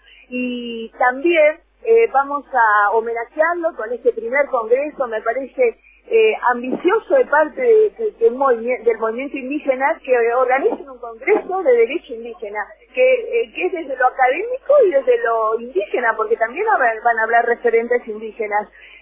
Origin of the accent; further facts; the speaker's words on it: Jujuy, Argentina; Estoy feliz de estar nuevamente en mi tierra, jujeña